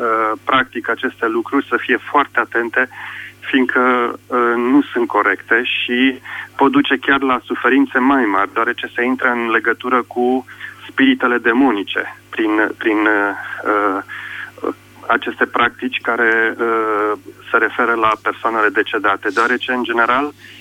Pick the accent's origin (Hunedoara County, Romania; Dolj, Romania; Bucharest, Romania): Bucharest, Romania; sunt un creștin și sunt din București.